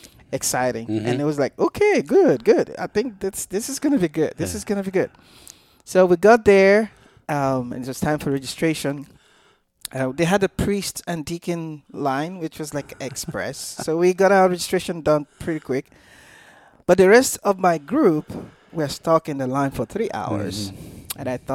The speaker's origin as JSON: {"language": "English", "country": "Nigeria", "said": "I'm originally from Nigeria. So in Nigeria, where I come from"}